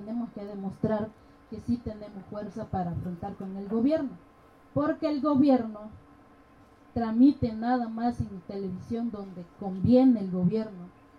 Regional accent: Barranca Guadalupe, Guerrero, Mexico; first language Mepa; Spanish is a second language; que es municipio de Ayutla, mi comunidad es Barranca, Guadalupe. Yo hablo en MEPA.

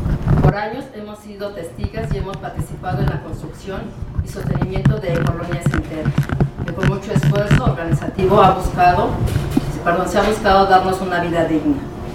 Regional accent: State of Mexico, Mexico; nosotros venimos del Estado de México, que más bien comentamos que somos del oriente del Estado de México.

